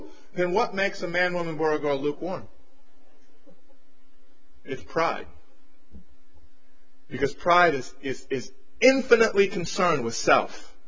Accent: United States; Why is it that me as an American can fly down to the Dominican Republic, then go to Haiti, a place I've never been to before

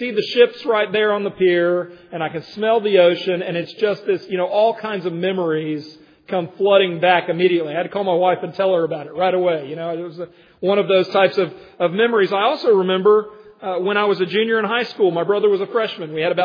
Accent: Virginia, United States; and I was raised in the Commonwealth of Virginia and love dearly Virginia.

